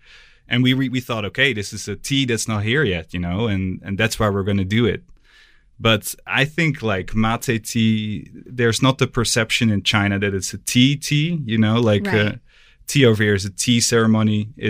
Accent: Amsterdam, North Holland, Netherlands; Yeah, and I'm actually from Amsterdam.

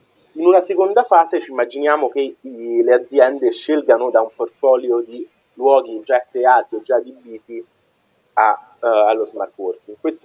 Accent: Rome, Lazio, Italy; Trevi nel Lazio, perché io sono di Roma, è molto vicino

